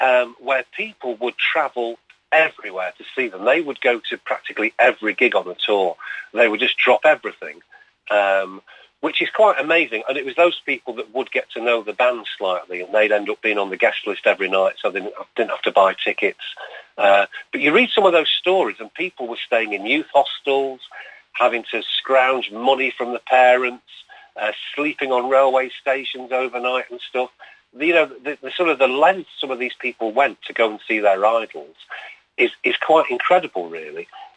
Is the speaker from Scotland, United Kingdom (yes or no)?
no; Manchester, North West England, United Kingdom; I'm from Manchester myself